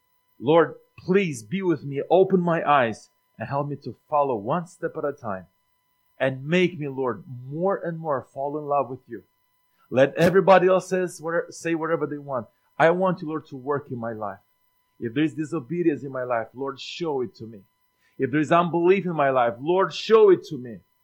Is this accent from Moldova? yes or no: yes; Moldova; born there; English is a second language; In my country, I was born in Moldova.